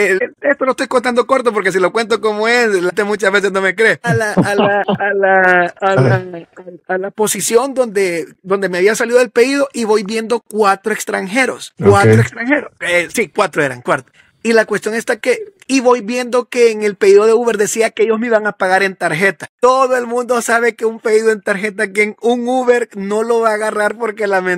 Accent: El Salvador; uno como salvadoreño vivía con la psicosis de que en qué momento va a volver a reventar

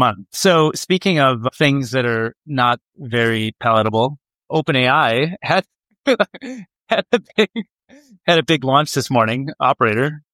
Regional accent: Midwest, United States; I'm from the Midwest.

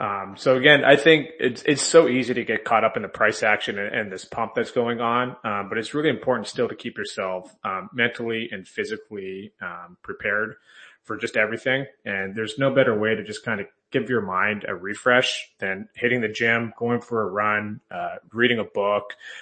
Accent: Texas, United States; And because I'm from Texas, I'm going to go ahead and start with this one.

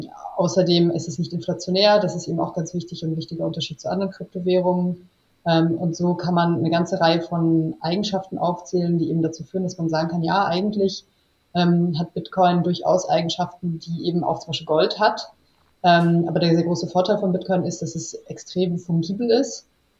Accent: Hamburg, Germany; also born or lived in Switzerland / Chicago, United States; Also ich selber bin ursprünglich aufgewachsen und geboren in Hamburg. Bin halb Deutsche, halb Bulgarin.

